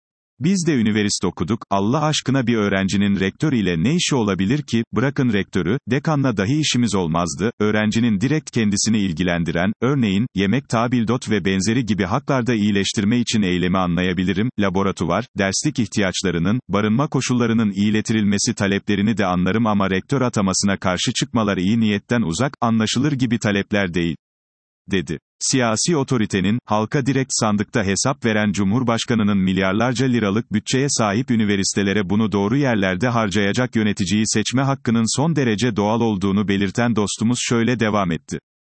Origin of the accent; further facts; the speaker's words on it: Bursa, Turkey; O güzergahı sık kullanan bir Bursalı olarak